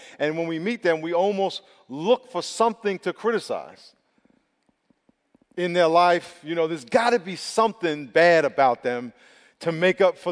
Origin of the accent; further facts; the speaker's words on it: Long Island, New York, United States; Now, I grew up in Long Island, New York. We had a house. And if you lived in the city, you would have considered us rich.